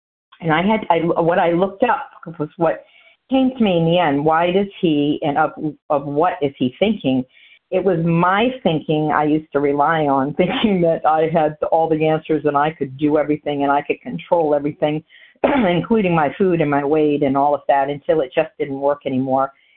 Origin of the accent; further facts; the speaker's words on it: New Hampshire, United States; now in Florida, United States; I'm from New Hampshire, currently hailing from Florida, but grateful to be recovered today and of service here on this line.